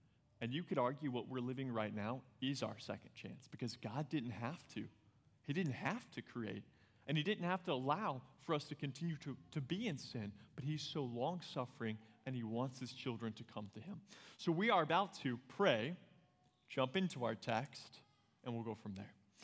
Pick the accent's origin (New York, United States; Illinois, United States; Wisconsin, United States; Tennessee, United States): Tennessee, United States; I'm from Tennessee. I get to say that about the music.